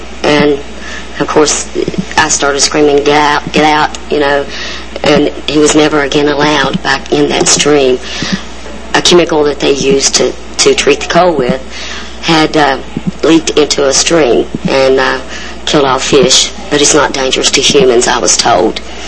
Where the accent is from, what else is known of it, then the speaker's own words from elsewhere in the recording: Marfork, West Virginia, United States; I'm from Coal River, West Virginia, originally from Marfork.